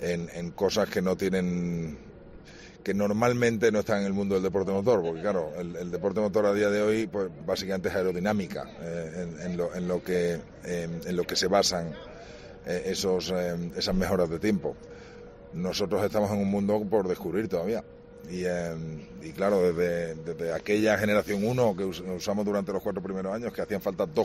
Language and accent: Spanish; Spain; pues yo como español y estando en España